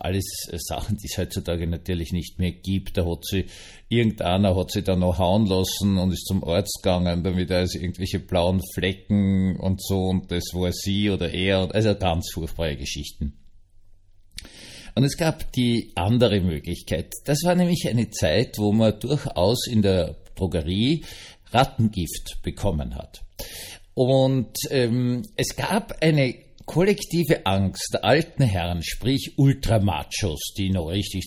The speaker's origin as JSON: {"language": "German", "region": "Vienna", "country": "Austria", "tie": "born or raised there", "said": "in meiner Jugend in Wien"}